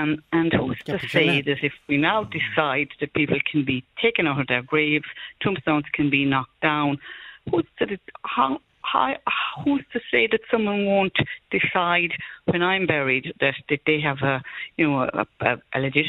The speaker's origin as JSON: {"language": "English", "town": "Ballyfermot", "region": "Leinster", "country": "Ireland", "said": "I am a practising Catholic. You know I'm from Ballyfermot, not too far from your mum's, your late mum's, Lord Rester."}